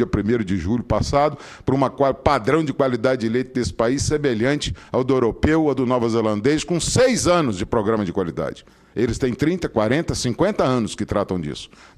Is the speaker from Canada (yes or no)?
no; Minas Gerais, Brazil; Eu desafio um produtor da minha terra e no Banco do Brasil, mais próximo, que fica a 20 quilômetros, para fazer um custeio pecuário, para a pecuária leiteira, que é a única atividade da nossa região, na Zona da Mata de Minas